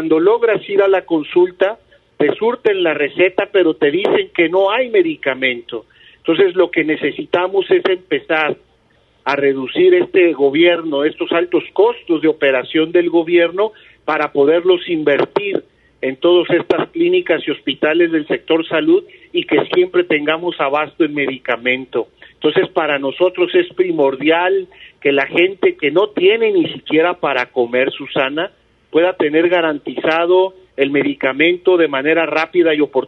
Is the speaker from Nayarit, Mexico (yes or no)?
yes; Rosa Morada, Nayarit, Mexico; nosotros los de la zona norte, porque yo soy de Rosa Morada